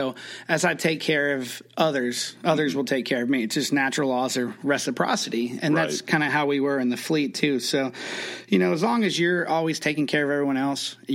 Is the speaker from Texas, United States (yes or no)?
no; Oklahoma City, Oklahoma, United States; But, you know, I grew up in Oklahoma City. We love Top Gun.